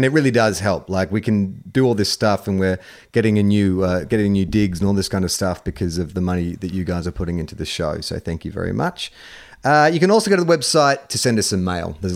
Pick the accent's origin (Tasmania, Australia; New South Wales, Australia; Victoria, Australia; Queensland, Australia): New South Wales, Australia; Sydney; Whilst born and bred in Sydney, very close to where you boys recently resided, I am actually proudly half Norwegian, thanks to my mother.